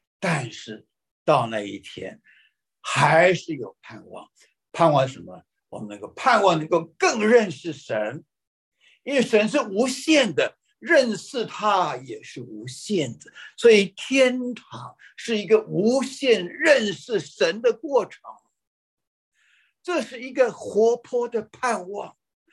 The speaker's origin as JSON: {"language": "Chinese", "country": "Taiwan", "said": "我们台湾话有一句话说"}